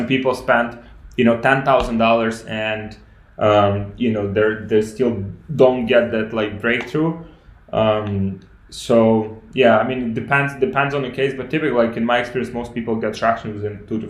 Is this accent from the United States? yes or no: no; Ukraine; I'm from Ukraine.